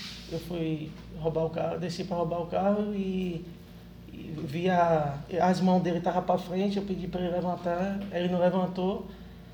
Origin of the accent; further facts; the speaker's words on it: Feira de Santana, Bahia, Brazil; Porque eu sou daqui, eu sou nascido aqui, desde pequeno. Nasci e me criei aqui em Feira.